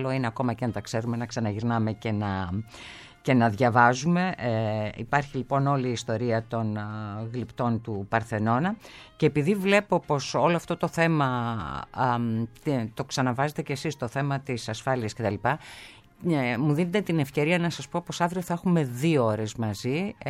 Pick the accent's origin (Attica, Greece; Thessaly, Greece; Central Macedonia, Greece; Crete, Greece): Thessaly, Greece; Trikala; Τα φιλιά μου και την καλημέρα μου εκεί στην πατρίδα μου στα Τρίκαλα.